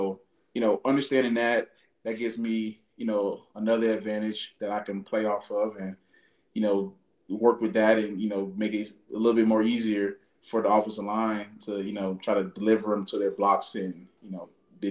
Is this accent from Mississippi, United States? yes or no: no; Miami, Florida, United States; I knew I didn't want to stay at home, you know, growing up in Miami and, you know, all the different things that offers and being so close to home.